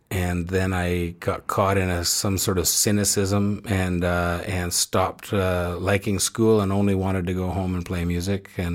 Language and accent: English; Peterborough, Ontario, Canada; I was born in Peterborough, Ontario.